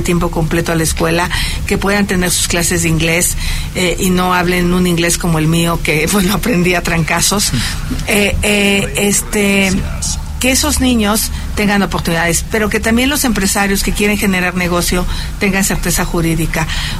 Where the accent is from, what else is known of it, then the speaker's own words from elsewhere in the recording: Mexico; Todos somos mexicanos.